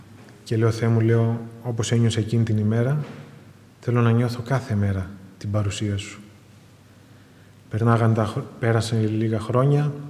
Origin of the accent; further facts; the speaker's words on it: Athens, Attica, Greece; Μεγάλωσα μες στην Εκκλησία της Αθήνας, στο Κυριακό. Το 1999 ήμουνα 13 χρονών